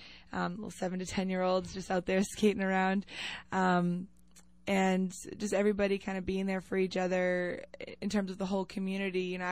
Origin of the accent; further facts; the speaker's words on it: Massachusetts, United States; I grew up in Massachusetts, north of Boston, went to school in New Hampshire, lived out in Western Mass for 4 years